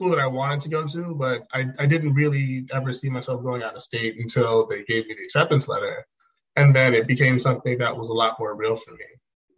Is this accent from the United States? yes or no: yes; Southfield, Michigan, United States; also born or lived in Washington, D.C.; And then around then I moved to Detroit, just outside Detroit, to Southfield, Michigan, and went to school from first grade through high school in Southfield, Michigan